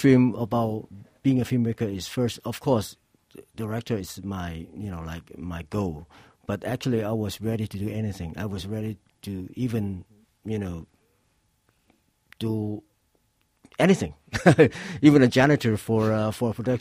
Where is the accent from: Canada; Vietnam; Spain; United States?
Vietnam; Saigon; also born or lived in China; now in Hong Kong; I was born in China, but I migrated with my parents to Saigon.